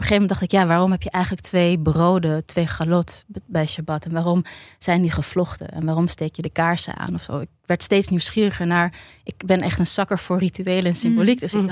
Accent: Tiel, Gelderland, Netherlands; born there; ik ben geboren in Tiel.

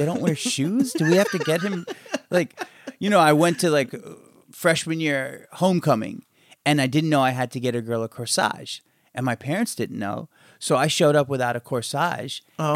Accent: Maryland, United States; I grew up in Maryland, the suburbs of Maryland.

